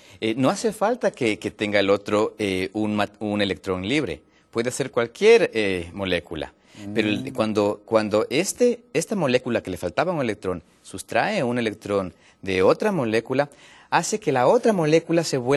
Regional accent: Ecuador; soy de Ecuador y vivo allá en el momento.

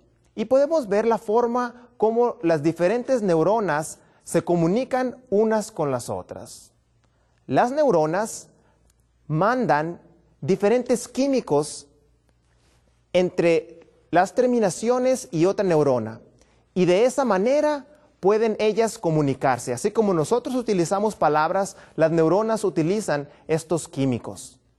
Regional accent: Baja California, Mexico; vengo desde Baja California

